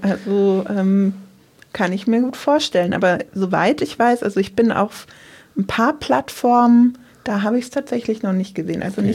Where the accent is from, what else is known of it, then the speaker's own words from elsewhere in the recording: Berlin, Germany; ich bin ja aus dem Südosten Berlin, so Köpenicker Raum.